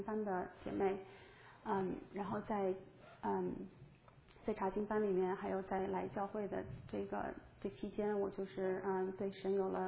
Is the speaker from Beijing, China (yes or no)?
yes; Beijing, China; moved away as an adult; now in United States; 我是从北京过来的，我是已经在美国十年，然后我当时在北京的时候是从来没有接触过圣经，也没有接触过基督教